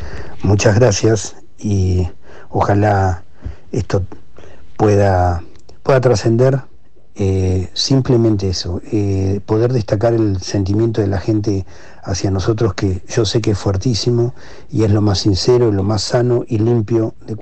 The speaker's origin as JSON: {"language": "Spanish", "town": "La Plata", "region": "Buenos Aires Province", "country": "Argentina", "said": "nosotros somos originalmente de La Plata, la mayoría"}